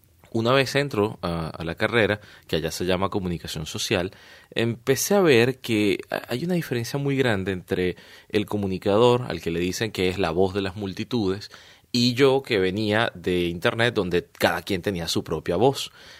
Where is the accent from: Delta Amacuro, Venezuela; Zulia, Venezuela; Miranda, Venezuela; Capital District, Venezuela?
Capital District, Venezuela; Caracas; vengo de Caracas, Venezuela, soy periodista y ciberactivista.